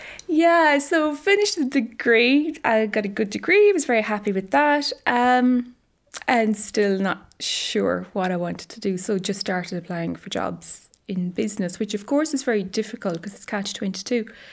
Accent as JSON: {"language": "English", "country": "Ireland", "tie": "born or raised there", "said": "From Dukes originally, just back near the golf club, about a mile from where I live now. I went to school then in Cremorne, in the National School in Cremorne."}